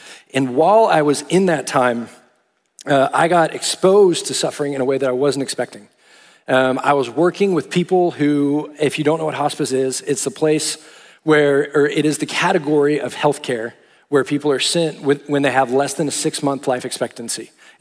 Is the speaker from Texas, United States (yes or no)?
yes; Austin, Texas, United States; I grew up in Austin, Texas, born and raised, but then moved up here to go to TCU.